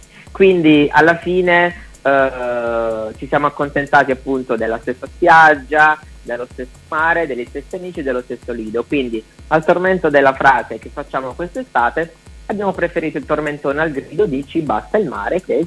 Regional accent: Taranto, Apulia, Italy; Quindi abbiamo trovato una spiaggia qui nella provincia tarantina, perché noi siamo di Taranto

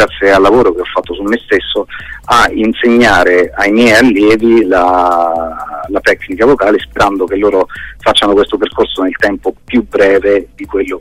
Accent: Abruzzo, Italy; perché io sono abruzzese, nel mio paese non c'erano insegnanti di canto moderno.

